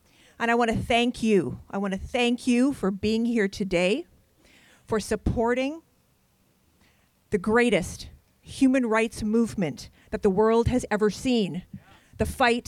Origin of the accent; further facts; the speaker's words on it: Canada; I am a Canadian born and raised